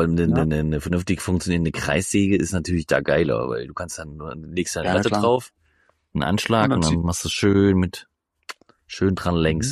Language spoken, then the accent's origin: German; Lürschau, Schleswig-Holstein, Germany; Ja, ich komme aus Lürschau.